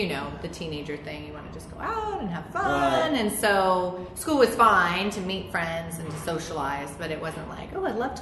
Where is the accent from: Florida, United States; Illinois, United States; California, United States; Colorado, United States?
California, United States; I'm the oldest of four children, and we all were born and raised in California, but now half of us are living in Asia, and the other are living in America